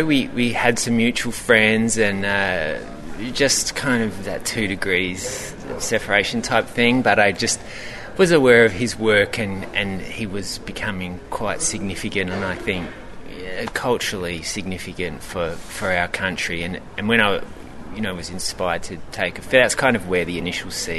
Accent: Australia; I love Australia, I'm Australian, I'm super proud of my country

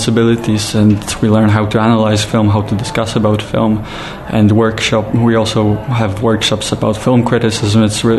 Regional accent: Warsaw, Masovian Voivodeship, Poland; English is a second language; Right, so I'm actually not from Gdynia, I'm from Warsaw, but it happens to be one of my favorite cinemas in Poland nevertheless.

